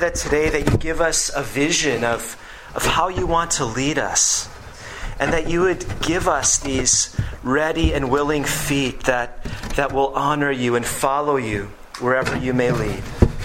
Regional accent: Minneapolis, Minnesota, United States; I was in a car with others driving through Minneapolis, my hometown area

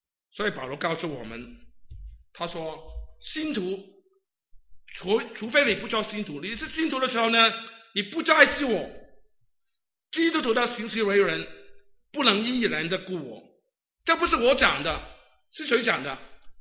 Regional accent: Guangdong, China; Chinese is a second language; 我是广东人啊，你一听我的普通话也知道了

